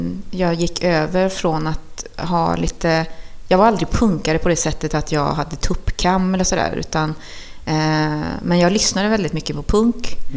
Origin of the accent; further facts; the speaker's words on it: Trollhättan, Västra Götaland County, Sweden; miljonprogramsområdet på samma sätt som jag var uppväxt på Kronogården.